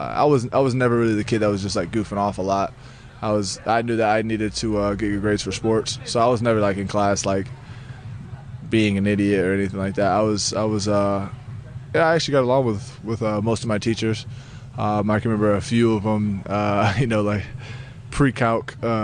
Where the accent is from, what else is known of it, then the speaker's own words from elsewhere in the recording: Fostoria, Ohio, United States; Like I said, small town, blue collar community. People there just work hard.